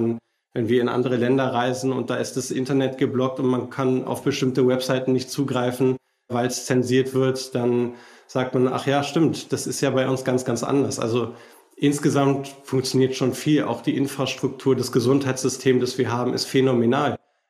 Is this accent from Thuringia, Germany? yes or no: no; Berlin, Germany; Wir als Berliner mit dem Berliner Flughafen